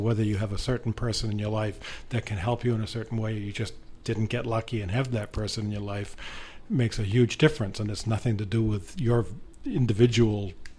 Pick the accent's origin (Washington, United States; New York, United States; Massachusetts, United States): Massachusetts, United States; accent: Boston; My ear, my Boston accent ear isn't good enough to distinguish.